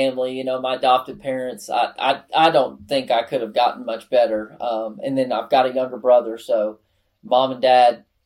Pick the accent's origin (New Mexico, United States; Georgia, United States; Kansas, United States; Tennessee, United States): Tennessee, United States; Clarksville; also born or lived in Nashville; I'm from Clarksville, Tennessee.